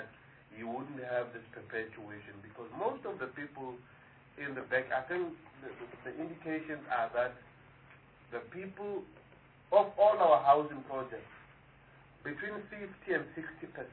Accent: Soweto, Gauteng, South Africa; Even where I grew up in Soweto, in Klipspruit, we had four.

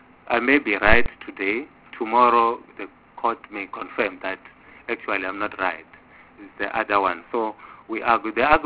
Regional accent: Limpopo, South Africa; now in Gauteng, South Africa; Myself, I come from Limpopo. I'm in Gauteng now.

